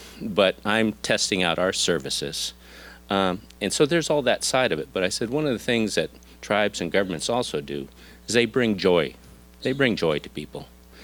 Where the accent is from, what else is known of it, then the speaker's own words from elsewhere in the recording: Anchorage, Alaska, United States; I come from Anchorage, where you can make a mint on hoodies, t-shirts, and hats.